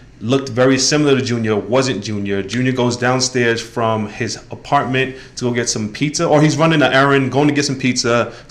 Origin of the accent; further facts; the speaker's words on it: Brooklyn, New York, United States; The thing is, like, growing up in New York, I lived in Brooklyn my entire life